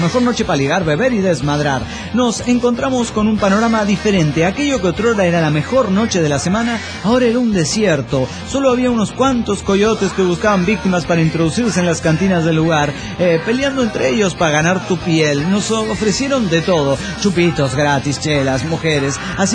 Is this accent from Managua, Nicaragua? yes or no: yes; Managua, Nicaragua; En mi barrio, un barrio pobre de Managua, los chavalos ponían esa música a todo volumen los fines de semana